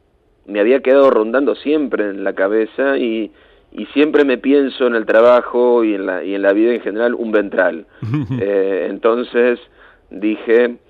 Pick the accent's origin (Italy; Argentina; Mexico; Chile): Argentina; En mi país, en Argentina, se llamaban usinas a las plantas generadoras de electricidad